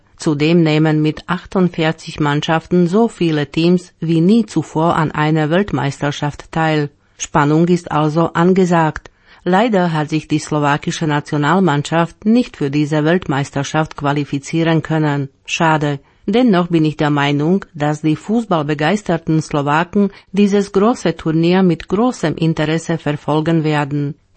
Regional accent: Gera, Thuringia, Germany; sorgt jedes Jahr in meiner Heimatstadt Gera für großes Aufsehen

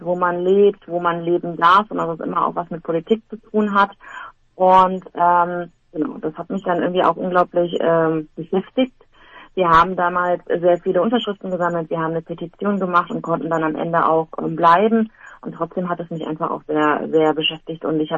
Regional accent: Germany; born there; meine Eltern zum Studium nach Deutschland gekommen sind und dann, also ich bin dann in Deutschland geboren, mein Bruder ist in Deutschland geboren

